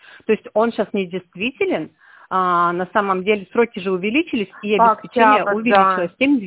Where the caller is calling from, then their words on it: Irkutsk, Irkutsk Oblast, Russia